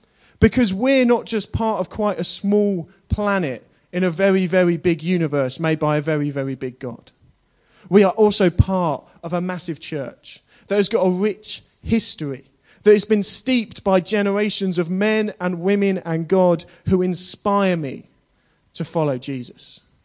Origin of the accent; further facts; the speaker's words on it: Chennai, Tamil Nadu, India; born there; won't do the accent, because it makes me sound like I'm canvassing for Plaid Cymru, rather than I was born in Chennai.